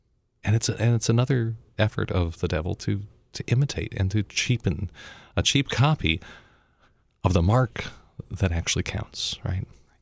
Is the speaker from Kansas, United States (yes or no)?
no; Denver, Colorado, United States; like the Christian baker in my hometown of Denver, Colorado